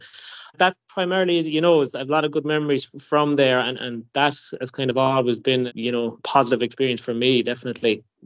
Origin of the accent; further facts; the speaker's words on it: County Laois, Ireland; So I live in Laois. I grew up in Laois.